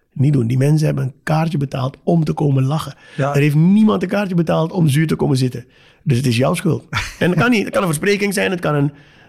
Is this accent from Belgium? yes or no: no; Suriname; Nogmaals, ik kom uit Suriname.